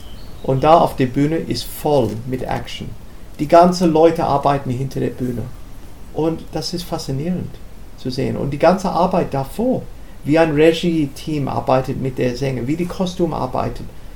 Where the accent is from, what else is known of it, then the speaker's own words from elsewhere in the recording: Australia; first language English; German is a second language; Es war eine Lieblingsgeschichte von mir als Kind in Australien. Ich kannte es nur auf Englisch.